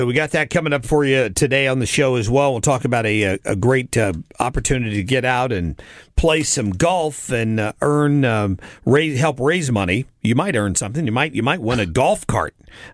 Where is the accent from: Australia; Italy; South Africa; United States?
United States; Minnesota; I remember growing up, and my dad took me fishing up in Minnesota, northern Minnesota